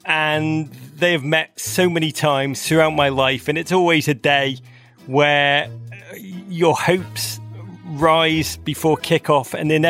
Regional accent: Liverpool, North West England, United Kingdom; when I was a kid growing up in Liverpool.

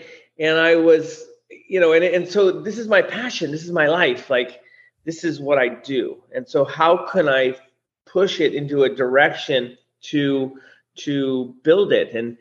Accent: California, United States; I grew up in the Bay Area, right? I've seen this, you know, gold rush, frankly, come through multiple times

